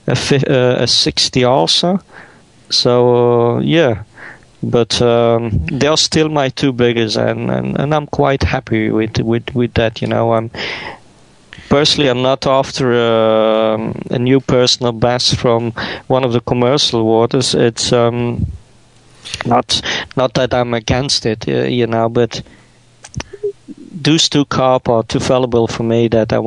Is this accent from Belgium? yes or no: yes; Flanders, Belgium; And as I'm from Belgium, which is, and I'm in the northern part of Belgium, so the Flemish part